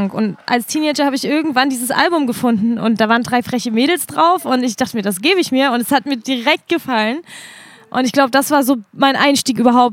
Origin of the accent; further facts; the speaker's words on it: Leipzig, Saxony, Germany; Ich komme ja aus Grünau. Also das ist ein Problemviertel hier in Leipzig